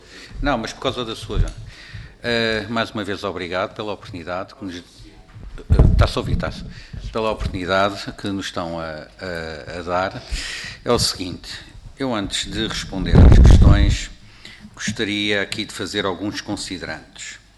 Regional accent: Portugal; que era da Eslovénia, por isso eu sou português.

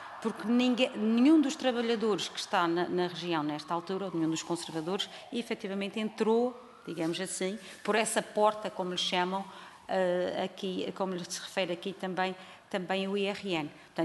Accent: Madeira, Portugal; eu sou, aliás já deu para perceber, eu sou madeirense, vivo lá há muitos anos

